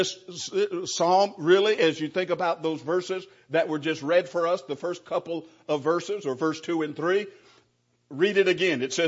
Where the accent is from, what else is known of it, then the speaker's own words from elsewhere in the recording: California, United States; Being from California, growing up in California, I know a little bit about earthquakes